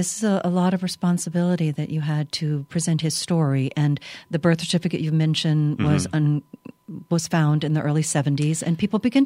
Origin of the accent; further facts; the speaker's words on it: Louisiana, United States; I mean, I'm from Louisiana